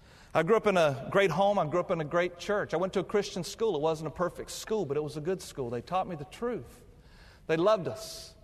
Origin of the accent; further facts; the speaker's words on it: North Carolina, United States; also born or lived in Tennessee; Well, I was born in Tennessee, and I lived there until I was 5 years old. Then my family moved to North Carolina, and then I was educated here in South Carolina.